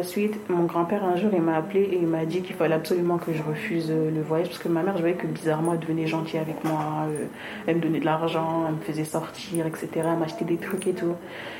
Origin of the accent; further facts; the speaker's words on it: Senegal; also born or lived in Mali; Parce que moi, je suis sénégalaise et malienne.